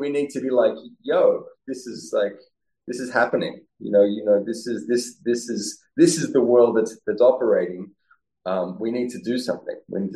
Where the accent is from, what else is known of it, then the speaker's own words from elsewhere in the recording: Australia; now in United States; I live in America. I'm Australian, but I live in America. I've been here for a while.